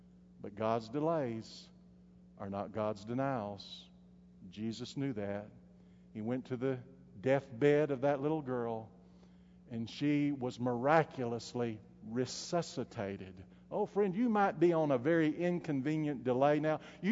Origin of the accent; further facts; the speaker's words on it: Texas, United States; began studying for the ministry at Howard Payne University there in my hometown.